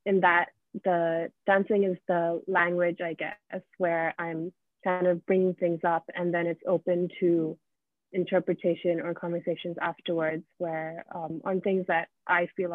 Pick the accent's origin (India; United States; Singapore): Singapore; I did the first performance around 2 years ago in Singapore, which is my hometown.